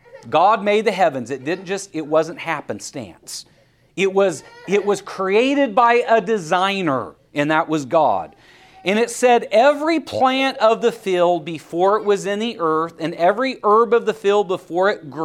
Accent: Oregon, United States; Now, I am from Oregon originally, and I grew up with knowing what rain was. We had gentle showers of blessing in Oregon.

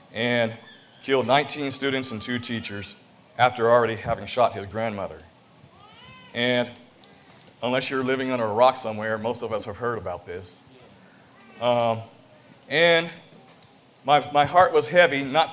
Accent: California, United States; I'm from California, from the Pacoima congregation. I'm under Brother Paul Phillips. And I live in the second largest city in the world, in our nation, Los Angeles.

